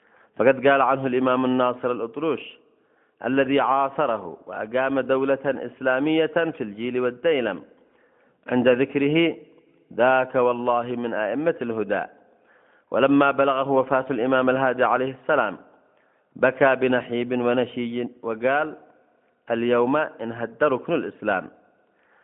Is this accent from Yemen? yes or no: yes; Yemen; والأحداث التي يشهدها بلدنا اليمن